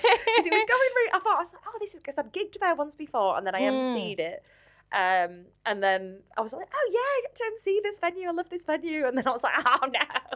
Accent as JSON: {"language": "English", "town": "Bradford", "region": "Yorkshire and the Humber", "country": "United Kingdom", "lives_now": "Leeds, United Kingdom", "said": "Yeah, so I'm from Bradford. I live in Leeds, but I'm from Bradford and I'm so proud of it."}